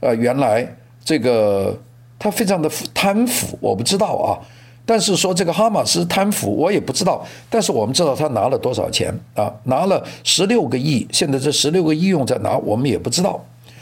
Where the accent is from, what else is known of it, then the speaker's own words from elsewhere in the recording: Guangdong, China; 这个我们广东人叫烂仔啊